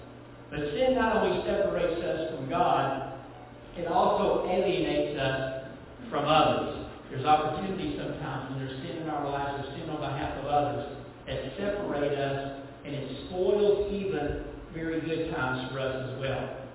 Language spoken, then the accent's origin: English; Nashville, Tennessee, United States; And for a lot of us, and I grew up in Nashville, Tennessee, our family, we'd go at least once a year to Gatlinburg.